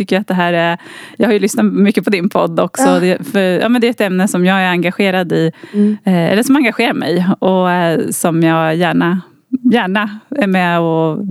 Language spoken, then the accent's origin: Swedish; Katrineholm, Södermanland, Sweden; Jag är uppväxt i Katrineholm, mm, i äldst av tre syskon.